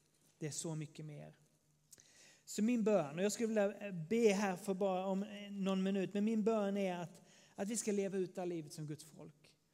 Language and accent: Swedish; Skåne, Sweden; Ni kanske inte har hört det på min dialekt, men jag kommer ju från Skåne.